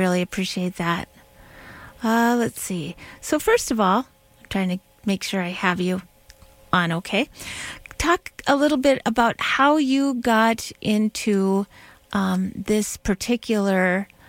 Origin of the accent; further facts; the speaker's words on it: Washington, United States; Well, I started growing up in Washington State, so beautiful place.